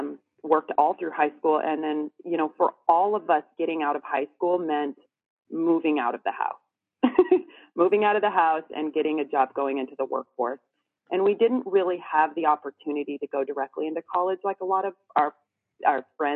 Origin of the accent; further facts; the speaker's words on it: Northwest, United States; I'm from the Northwest.